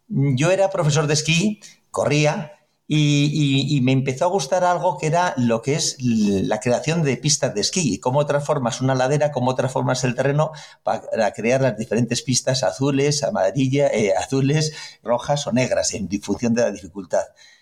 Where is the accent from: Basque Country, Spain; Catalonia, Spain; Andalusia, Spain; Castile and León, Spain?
Castile and León, Spain; La Granja; que era en La Granja. Entonces, transformé el campo existente que había en mi pueblo, que era el campo de La Granja